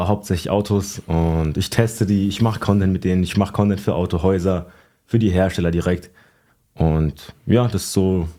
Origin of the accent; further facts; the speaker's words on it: Schlüchtern, Hesse, Germany; Es nennt sich Schlüchtern. Es ist zwischen Fulda und Frankfurt.